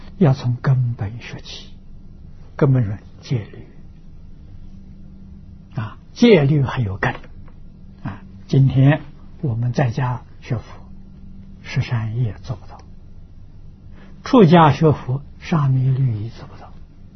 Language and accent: Chinese; Anhui, China; 我们家乡是因为受桐城派的关系，啊，那个地区就是桐城派的范围。啊，桐城、舒城、庐江，就是这个地区